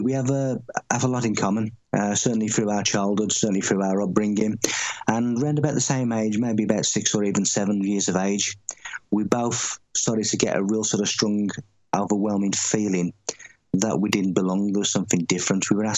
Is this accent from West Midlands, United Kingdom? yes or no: yes; Tamworth, West Midlands, United Kingdom; in the middle of my hometown in Tamworth.